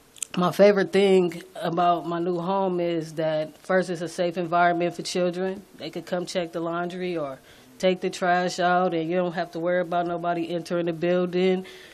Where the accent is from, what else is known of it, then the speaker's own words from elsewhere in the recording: San Francisco, California, United States; I was born and raised here in the Bayview District, mostly on Keith and Revere. Most would call it Bishop Corner.